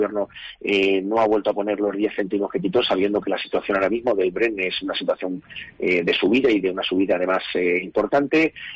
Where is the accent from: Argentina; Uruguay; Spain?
Spain; Valdepeñas, Castilla-La Mancha; hay muchísimos sitios en mi pueblo, en Valdepeñas, en Ciudad Real, en toda la provincia, en todos los pueblos